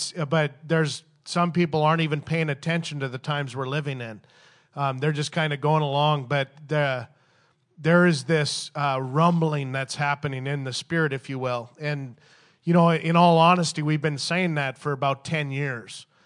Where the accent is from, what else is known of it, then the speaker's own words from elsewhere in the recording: Canada; It was a little cold, but, you know, I'm a Canadian, so it didn't bother me